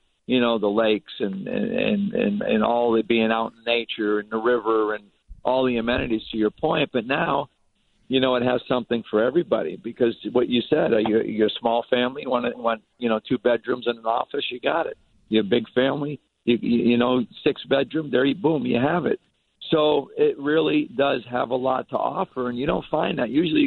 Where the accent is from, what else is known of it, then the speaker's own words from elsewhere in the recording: Connecticut, United States; He'd always come say hello, you know, knowing I was from Connecticut.